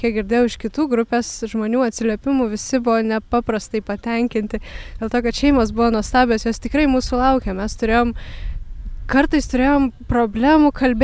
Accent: Kaunas, Kaunas County, Lithuania; Nuo Kauno, mes iš Kauno, iš Jono Pauliaus antrojo piligrimų centro.

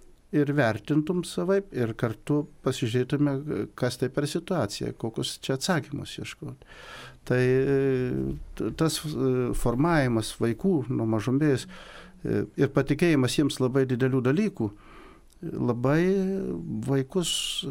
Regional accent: Kudirkos Naumiestis, Marijampolė County, Lithuania; aš iš Kudirkos naumiesčio parapijos

